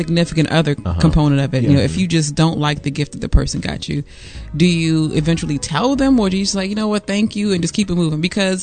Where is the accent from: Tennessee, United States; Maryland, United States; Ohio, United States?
Maryland, United States; I'm from Maryland. Don't be bringing no imitation crab anything.